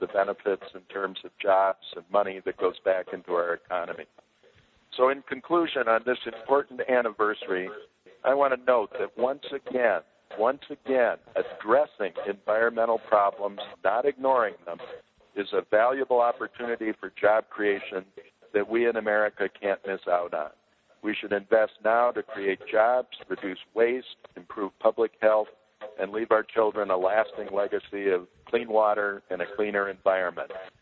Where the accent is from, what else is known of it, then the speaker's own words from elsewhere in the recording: Duluth, Minnesota, United States; In Duluth, Minnesota, my home state, for instance, this summer in one 24-hour extreme rain event